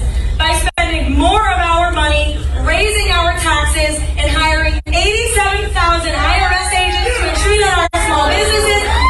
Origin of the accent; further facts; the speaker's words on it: New Hampshire, United States; a passion and a drive to fight for my home state of New Hampshire